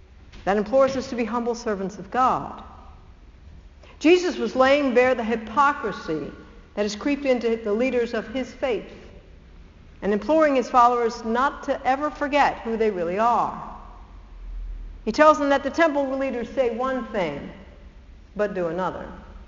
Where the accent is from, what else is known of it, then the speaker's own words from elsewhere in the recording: Maryland, United States; Now, most of you know that I grew up in Maryland, which is home to the largest estuary in North America, the Chesapeake Bay.